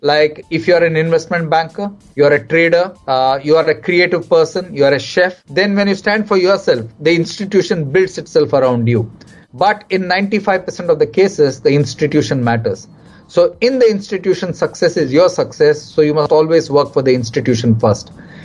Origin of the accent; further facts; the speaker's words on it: Bengaluru, Karnataka, India; Bangalore any day because that's my hometown.